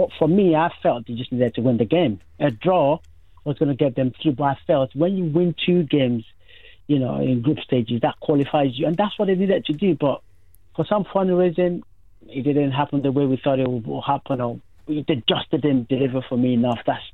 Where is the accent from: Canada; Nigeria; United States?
Nigeria; there's an adage that comes from I'm Yoruba from Nigeria.